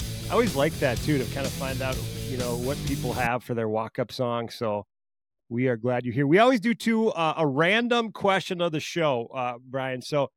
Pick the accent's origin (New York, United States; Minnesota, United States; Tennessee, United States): Minnesota, United States; We're here from Minnesota, so we've got the T-Wolves here.